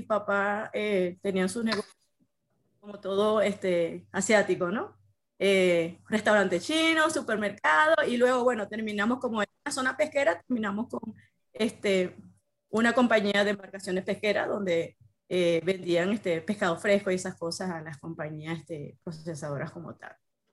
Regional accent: Sabaneta de Palmas, Zulia, Venezuela; Nací y crecí en Venezuela, en un pueblito llamado Sabaneta de Palmas, en los puertos de Altagracia. Crecí allí

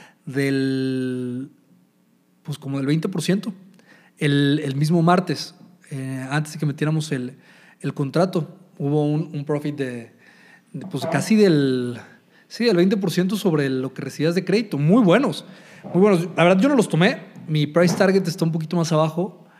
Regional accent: Mexico; Yo soy mexicano también

